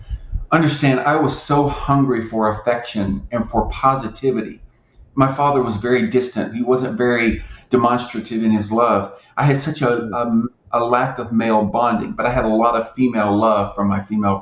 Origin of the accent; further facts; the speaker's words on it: the South, United States; But yeah, my father was a Southern Baptist minister, and growing up in the South, especially in the 70s, people weren't coming out of the closet.